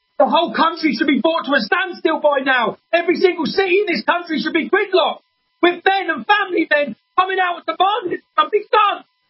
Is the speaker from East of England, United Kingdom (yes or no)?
yes; Luton, East of England, United Kingdom; From my hometown of Luton, when our soldiers were attacked, we gave birth to the United People of Luton